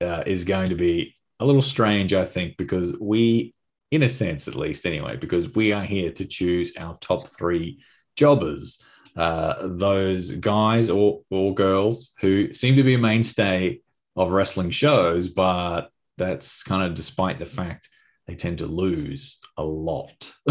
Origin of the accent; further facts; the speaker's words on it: Australia; as always, I'm joined by my fellow Aussies